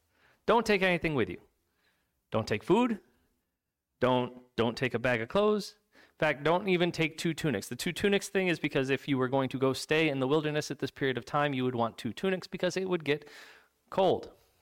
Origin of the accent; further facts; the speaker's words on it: Ithaca, New York, United States; I mean, just growing up in Ithaca, growing up around Cornell University, I regularly was in rooms with people where I just realized almost instantaneously, not only am I not the smartest person in this room